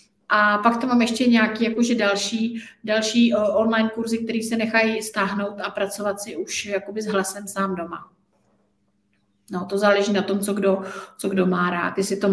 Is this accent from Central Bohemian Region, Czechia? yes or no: yes; Brandýs nad Labem, Central Bohemian Region, Czechia; Jo, tak já jsem z Brandýsa nad Labem a dělám terapie v Brandýse a pak mám terapeutovnu v Praze.